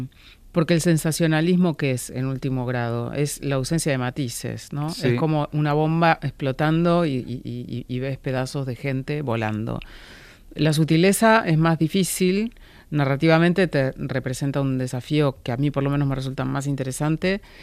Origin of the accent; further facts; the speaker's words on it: Argentina; soy una ciudadana argentina, estos compatriotas pasaron por esas cosas.